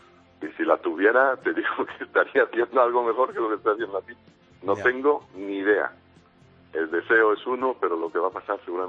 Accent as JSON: {"language": "Spanish", "region": "Galicia", "country": "Spain", "moved": "yes", "said": "Yo soy español, gallego, y como buen gallego"}